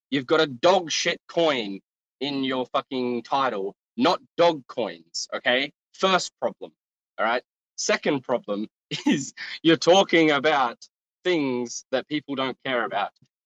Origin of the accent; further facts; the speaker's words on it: Australia; I got rugged again because I'm Australian.